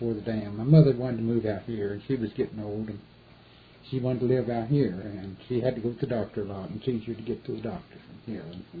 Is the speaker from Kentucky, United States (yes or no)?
yes; Indian Creek, Kentucky, United States; I grew up down in Indian Creek. So Wolf Creek Dam was built and the water ran the south, then I moved out here.